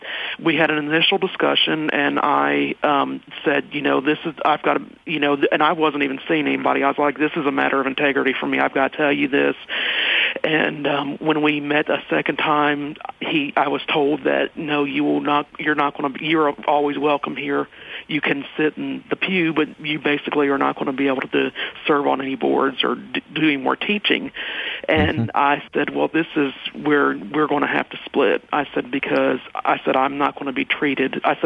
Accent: Northeast, United States; now in Nashville, United States; I now live in Nashville, Tennessee, but I was raised in the Northeast.

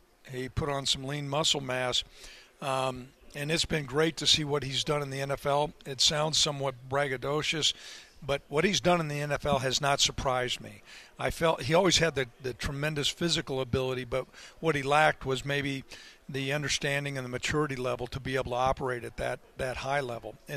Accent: Midwest, United States; I grew up in the Midwest with a farming background, and Josh came from a farm.

